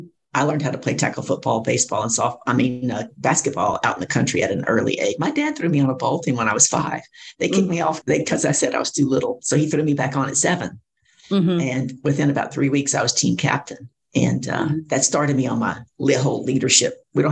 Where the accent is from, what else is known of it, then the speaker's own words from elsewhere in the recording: Deep South, United States; Oh, man, I grew up in the Deep South, Southern Bible Belt, right?